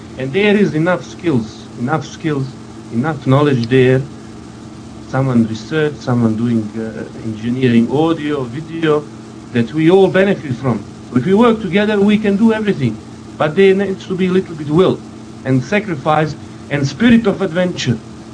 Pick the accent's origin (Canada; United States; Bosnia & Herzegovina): Bosnia & Herzegovina; English is a second language; I come from Bosnia anyway, so, and we have similar saying